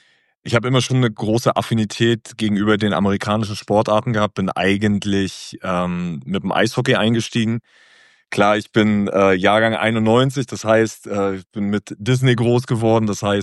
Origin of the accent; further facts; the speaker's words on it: Rostock, Mecklenburg-Vorpommern, Germany; Also gebürtig komme ich eigentlich aus dem Norden der Republik. Bin in Rostock geboren, bin da aufgewachsen, habe da angefangen, Fußball zu spielen. Bin auch da dann zum Profi geworden. Und ja, mittlerweile spiele ich im Heidenheim, also genau im Süden der Republik auch.